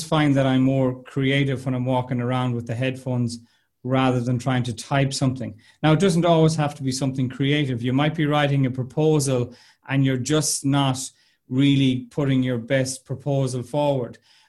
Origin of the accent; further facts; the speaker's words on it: Arigna, Connacht, Ireland; accent: Arigna; and that happens to me with my lovely Arigna accent